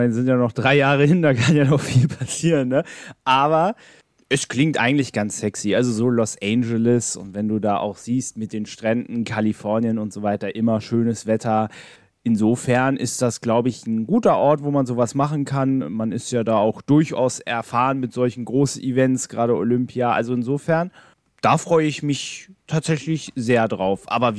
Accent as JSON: {"language": "German", "region": "Berlin", "country": "Germany", "tie": "born or raised there", "said": "ich als gebürtiger Berliner"}